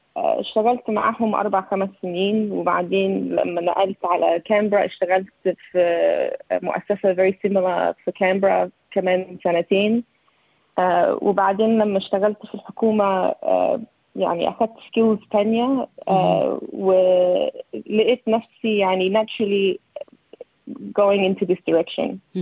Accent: Egypt; now in Australia; طبعا انا مصرية واسترالية، وكمان مش مصرية ومش استرالية يعني.

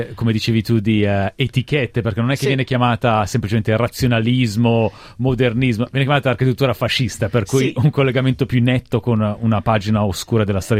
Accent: Como, Lombardy, Italy; Io per esempio sono di Como

